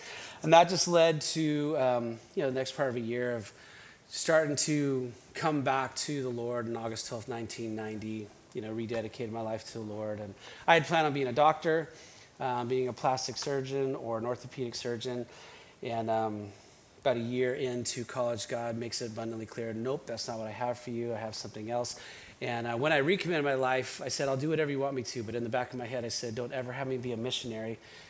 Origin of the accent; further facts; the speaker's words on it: Albuquerque, New Mexico, United States; So I grew up in Albuquerque, New Mexico.